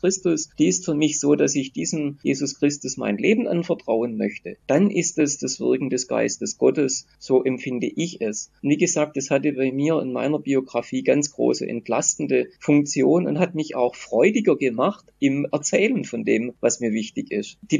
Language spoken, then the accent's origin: German; Kornwestheim, Baden-Württemberg, Germany; dass meine Heimatstadt Kornwestheim bei Stuttgart so ja relativ nah Richtung Frankreich war